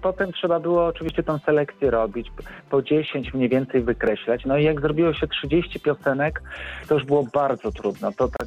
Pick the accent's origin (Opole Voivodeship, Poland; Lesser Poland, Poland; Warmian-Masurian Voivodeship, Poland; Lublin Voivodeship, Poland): Lesser Poland, Poland; Kraków; born there; ja się urodziłem w Krakowie. Moja rodzina też była związana właśnie z Ojcowskim Parkiem Narodowym.